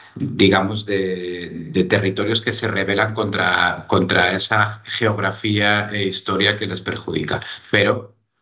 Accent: Asturias, Spain; la hospitalidad a la hora de servirte la comida de mi tierra, que somos los asturianos

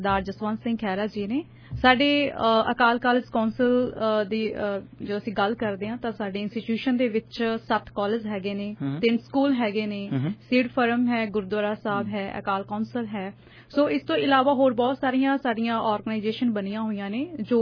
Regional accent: Malerkotla, Punjab, India; ਮੈਂ ਮਲੇਰਕੋਟਲਾ ਸਿਟੀ ਤੋਂ ਬਿਲੋਂਗ ਕਰਦੀ ਹਾਂ ਜੀ

